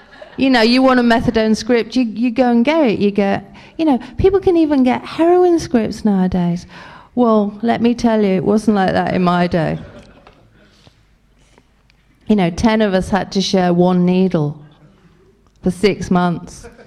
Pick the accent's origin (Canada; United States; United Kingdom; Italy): United Kingdom; Liverpool, North West England; growing up in Liverpool where I did, a big thing was don't let them know your business.